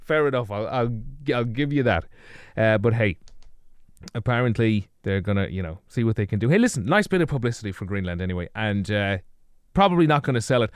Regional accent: Ireland; We should all be supporting each other as being Irish and not putting each other's counties down.

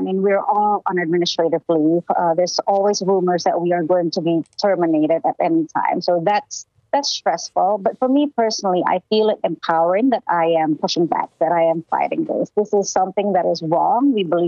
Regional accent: Indonesia; I grew up in Indonesia. I grew up under an authoritarian regime.

